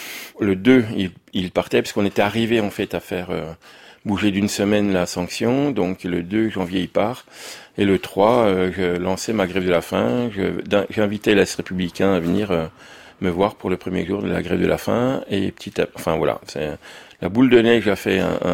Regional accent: Besançon, Bourgogne-Franche-Comté, France; born there; je suis né à Besançon, je suis boulanger depuis 24 ans

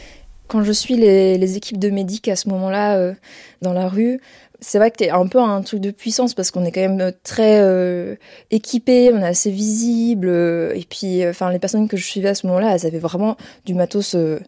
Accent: Poitiers, Nouvelle-Aquitaine, France; Je viens de Poitiers et là, en ce moment, dans la vie, je vais faire une formation pour apprendre à fabriquer des bateaux à l'ancienne.

